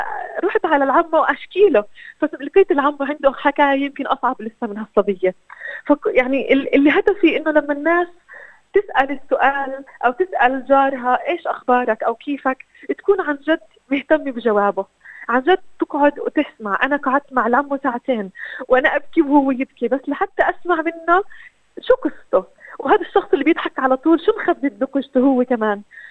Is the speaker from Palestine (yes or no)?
yes; Palestine; بقجة هي بقجة الحاجات اللي كبرت كفلسطينية أتفرج وأشوف الصور تبعون النكبة وإيش صار بأهلي وبناسي اللي تهجروا من بلادهم